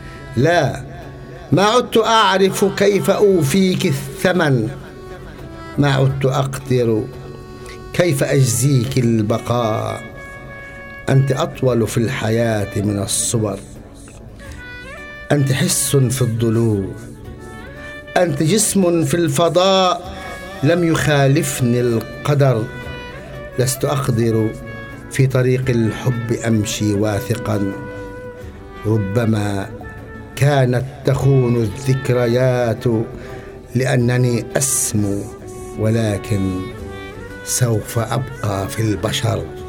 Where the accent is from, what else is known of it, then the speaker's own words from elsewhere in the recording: Palestine; الشيء الثاني أنه إحنا الفلسطينيين حتى لو كان شعرنا شعر مناسبات يبقى حيا،